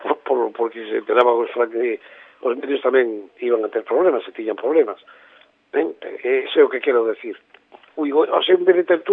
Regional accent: Galicia, Spain; como bon galego que son

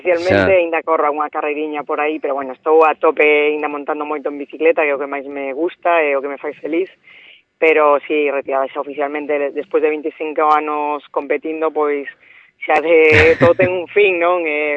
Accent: Galicia, Spain; now in Madrid, Spain; estou máis na miña terra, e, bueno, vivo en Madrid

